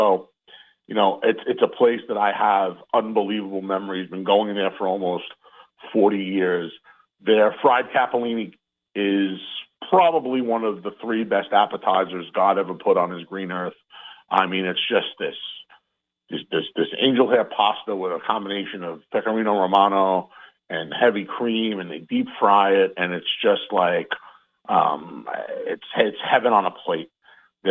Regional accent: Howard Beach, New York, United States; A lot of people, when I tell people I'm from Howard Beach, they're like, oh, John Gotti.

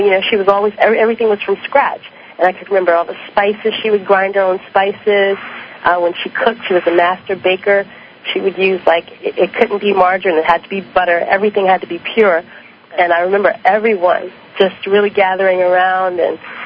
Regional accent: New York City, New York, United States; Well, I grew up in New York City, but my background, I'm sorry.

